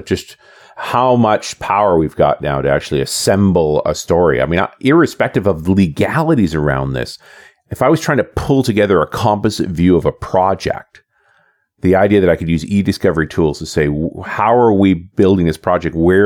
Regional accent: Canada; because I'm a Canadian

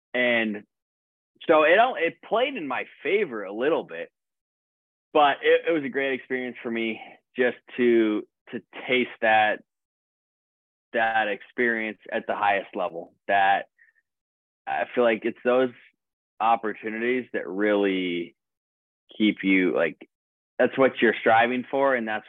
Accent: United States; New York in the summer as an American, like my best tennis memories at the pro tour, most of the best memories have been at the US Open.

